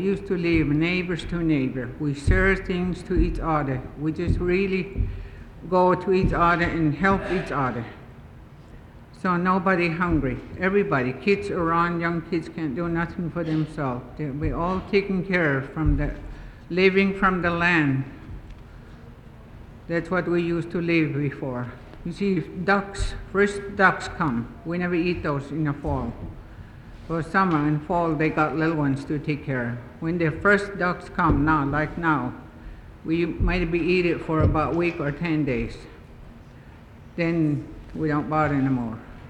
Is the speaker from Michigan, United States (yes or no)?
no; Chitina, Alaska, United States; I'm from Chitna, Alaska.